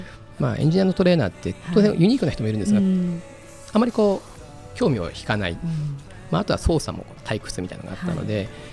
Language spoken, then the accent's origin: Japanese; Fukushima, Japan; 地元が福島ということもありますので、